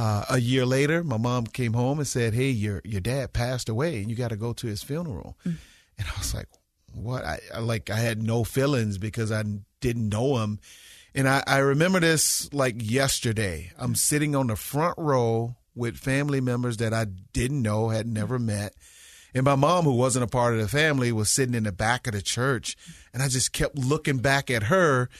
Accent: Mississippi, United States; basketball played a big part in my life growing up in Mississippi.

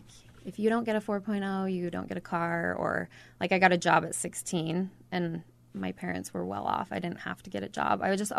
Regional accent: Ogden, Utah, United States; also born or lived in Mountain Green; I'm from Mountain Green. I grew up in Ogden.

